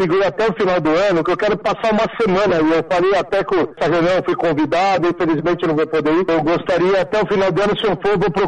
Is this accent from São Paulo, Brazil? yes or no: yes; São Paulo, Brazil; born there; eu tô em São Paulo, né? Tô em São Paulo aqui, nasci no Bixiga, na Bela Vista, na terra da escola de samba Vezar